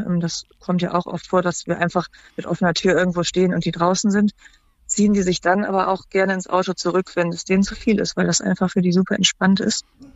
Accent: Cologne, North Rhine-Westphalia, Germany; also ich komme aus Köln

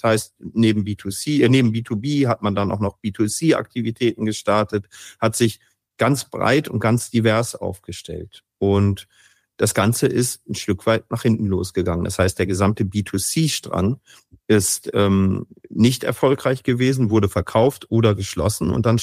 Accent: Lübeck, Schleswig-Holstein, Germany; now in Betzdorf, Germany; Also wir kommen aus Lübeck, meine Familie und ich. Meine Familie, das ist meine Frau und meine zwei Kinder.

